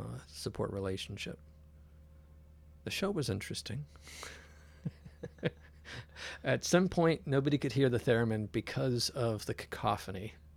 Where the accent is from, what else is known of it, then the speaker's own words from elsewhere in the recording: San Jose, California, United States; I grew up in San Jose, and then in 98, I finally listened to all my professor's advice, get out of San Jose.